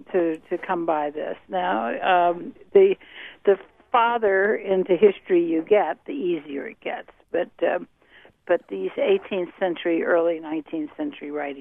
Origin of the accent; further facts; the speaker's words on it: Washington, District of Columbia, United States; I spent my childhood growing up in the Washington of the 1940s and 50s